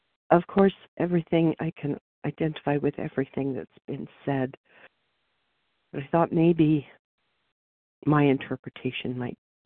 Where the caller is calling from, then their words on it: Oregon, United States; in Oregon.